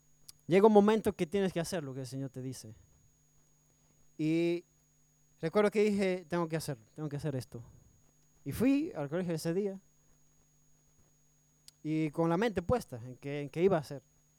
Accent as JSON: {"language": "Spanish", "country": "Dominican Republic", "said": "me pasó allá en mi país, allá en República Dominicana, cuando estaba estudiando."}